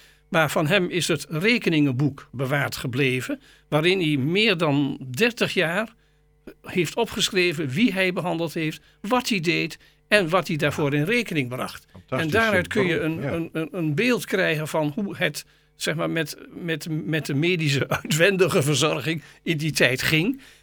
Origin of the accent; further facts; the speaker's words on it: Goor, Overijssel, Netherlands; Ik ben een oud Goorenaar. Het gaat over Delden, maar ik kan niet helpen. Ik kom uit Goor. Ik heb in Nijmegen rechten gestudeerd.